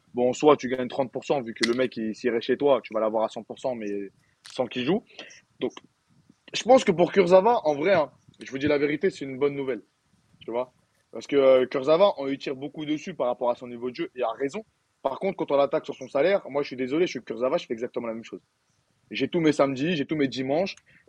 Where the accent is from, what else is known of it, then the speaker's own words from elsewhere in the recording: Paris, Île-de-France, France; Après, en tant que Parisien, non.